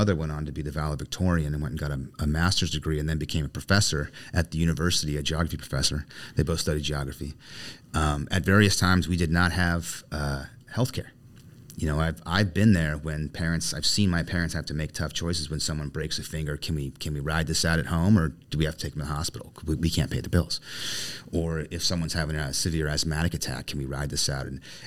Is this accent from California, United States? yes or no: yes; Whittier, California, United States; I grew up in a suburb of called Whittier in Southern California.